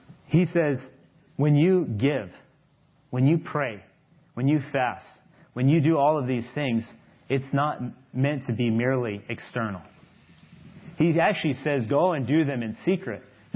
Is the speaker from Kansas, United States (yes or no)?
no; Texas, United States; I've listened to one of the evangelists that I grew up with in Texas.